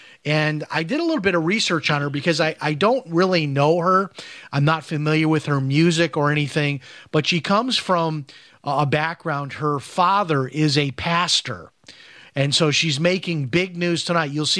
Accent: Chicago, Illinois, United States; moved away as an adult; I grew up in Chicago. So, of course, growing up in Chicago, you're always going to follow the Bears. But I haven't lived in Chicago since 1980

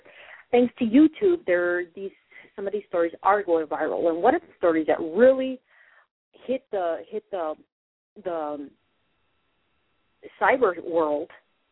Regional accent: Gary, Indiana, United States; now in Indianapolis, United States; I didn't know that because I was raised in Gary, Indiana, and it was always Central time when I grew up.

